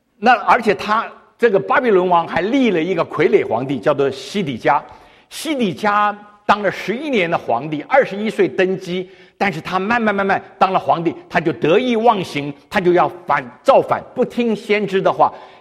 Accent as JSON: {"language": "Chinese", "country": "China", "said": "今天我们中国人叫什么？汉奸呢？"}